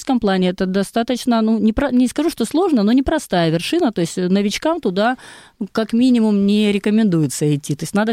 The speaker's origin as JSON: {"language": "Russian", "country": "Russia", "said": "Я, да, первая россиянка, но не единственная на данный момент."}